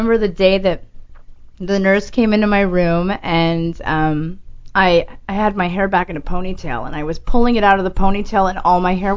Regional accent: Manhattan, New York, United States; now in California, United States; You know, I grew up part of my life in New York City, and then I moved to California

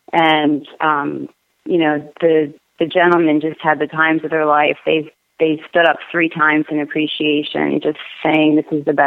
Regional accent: Philadelphia, Pennsylvania, United States; And I'm also from the Philadelphia area originally.

